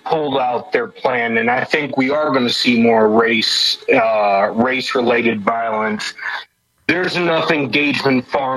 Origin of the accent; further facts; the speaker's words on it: United States; I'm a American